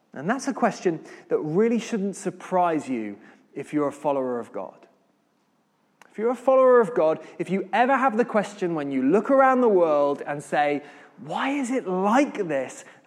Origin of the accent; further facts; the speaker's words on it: United Kingdom; Fine, thank you, because we're British.